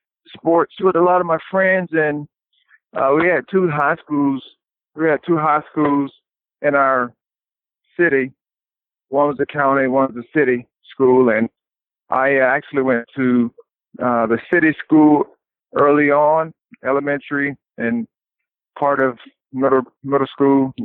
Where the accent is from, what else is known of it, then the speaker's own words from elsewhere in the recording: Thomasville, United States; Started the YMCA in my hometown, Thomasville.